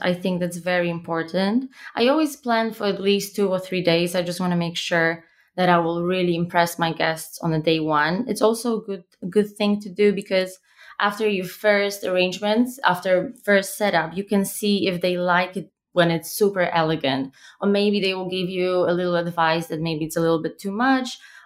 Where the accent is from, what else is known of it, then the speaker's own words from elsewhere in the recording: Poland; I'm from Poland, but I've been traveling and working abroad for a large part of my life.